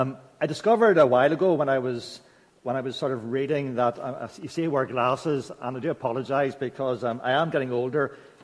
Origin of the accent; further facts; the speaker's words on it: Germany; also born or lived in Austria; now in Banbridge, United Kingdom; even though I live in Banbridge, I grew up in Germany and Austria. My parents were missionaries.